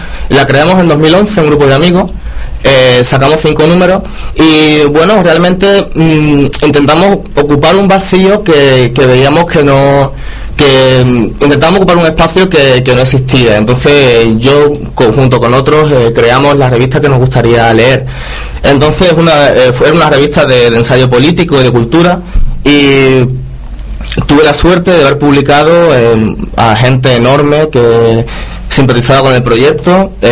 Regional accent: San Fernando, Andalusia, Spain; yo soy de San Fernando, de Cádiz, estoy muy ligado al mar

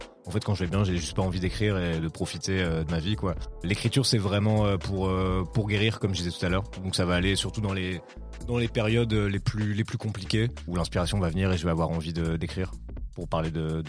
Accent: Lille, Hauts-de-France, France; also born or lived in Paris; De base, je suis originaire de Lille.

